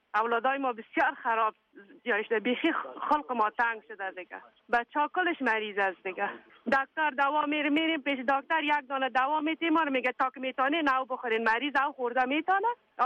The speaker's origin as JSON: {"language": "Persian", "country": "Afghanistan", "also_born_or_lived": "Iran", "moved": "yes", "said": "از افغانستان ما سال 79 آمدیم."}